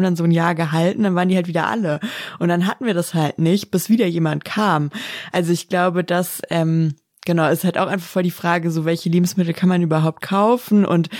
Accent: Baden-Württemberg, Germany; ich bin in der Nähe von Stuttgart aufgewachsen

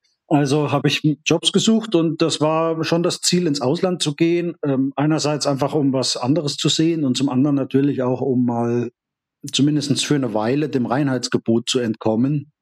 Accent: Thuringia, Germany; in Thüringen, da wo ich herkomme, da ist mit dem Weinanbau zumindest in Südthüringen nicht so direkt in der Nähe was los.

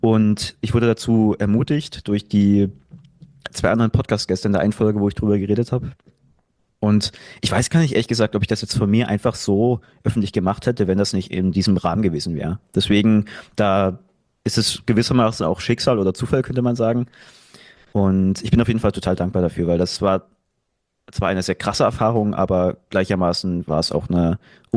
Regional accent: Germany; now in Dresden, Germany; Ich komme aus, ja, ich sage jetzt mittlerweile Dresden, aber ich bin natürlich auf dem Land irgendwo geboren und groß geworden. Eine Kleinstadt zumindest. Und bin zum Studieren hergezogen nach Dresden, wohne mittlerweile seit 6 Jahren ungefähr hier in Dresden

